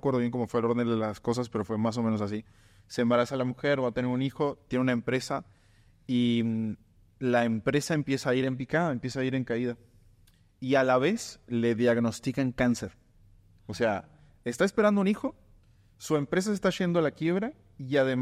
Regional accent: Uruguay; Yo soy de Uruguay, para los que conocen Uruguay, Uruguay es un país en peligro de extinción.

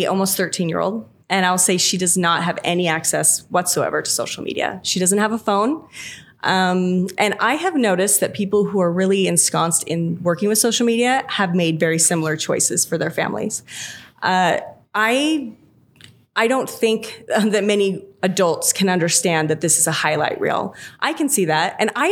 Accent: Spokane, Washington, United States; also born or lived in Southern US; I'm actually from Spokane, Washington, okay, but I lived in the South for about 8 years

